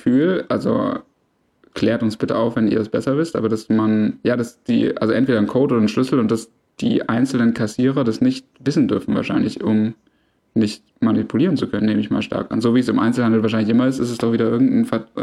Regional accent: Swabia, Germany; Und ich, selbst ich als Schwabe, also wenn ich sparen möchte, dann werde ich das offensiv vortragen.

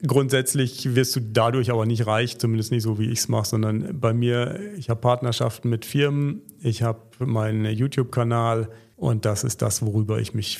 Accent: Germany; now in Switzerland; Nee, ich bin Deutscher. Ich wohne nur in der Schweiz.

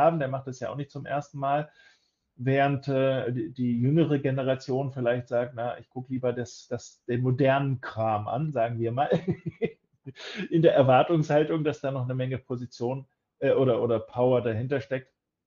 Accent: Japan; auch wenn man als Japaner Gut, ich sehe jetzt nicht rein japanisch aus, gebe ich zu, aber wenn ich aus Japan dann in japanischer Begleitung ins Ausland fliege

